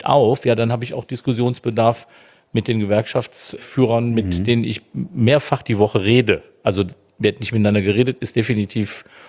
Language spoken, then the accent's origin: German; North Rhine-Westphalia, Germany; wir kommen aus Nordrhein-Westfalen